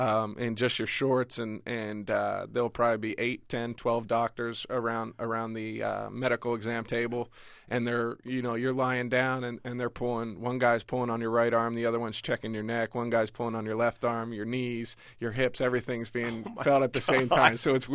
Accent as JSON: {"language": "English", "region": "Pennsylvania", "country": "United States", "tie": "born or raised there", "said": "I grew up right outside Philadelphia and went to school at Penn Charter"}